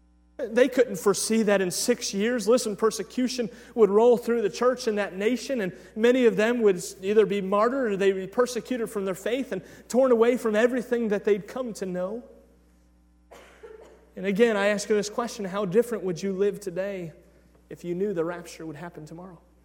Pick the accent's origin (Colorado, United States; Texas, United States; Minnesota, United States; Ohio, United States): Ohio, United States; Cleveland; I grew up in Cleveland, Ohio. I'm a proud Clevelander, which means I also grew up rooting for the Cleveland Browns.